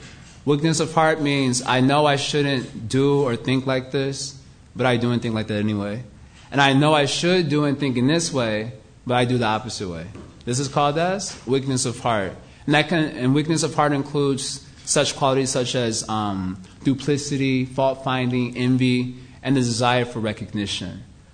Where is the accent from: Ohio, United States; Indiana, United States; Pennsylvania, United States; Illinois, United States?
Illinois, United States; Chicago; Many times in Chicago, I'm from Chicago.